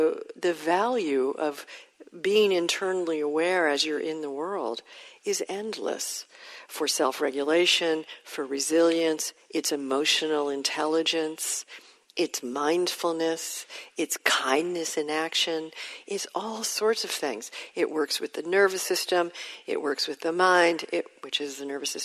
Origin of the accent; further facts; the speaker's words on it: New York, United States; I still have a little edge, you know, but I come from New York.